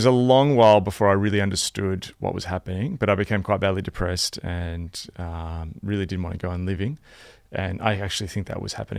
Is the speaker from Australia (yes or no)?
yes; Melbourne, Victoria, Australia; Yeah, so I grew up in Melbourne. I've lived in the same small part of Melbourne my entire life.